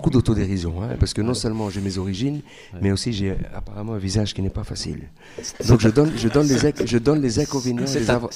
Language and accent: French; Belgium; Donc voilà, oui, je suis originaire du Maroc, je suis né ici en 1971. Mon père est arrivé dans les années 50, il a formé notre famille. On a grandi tous ici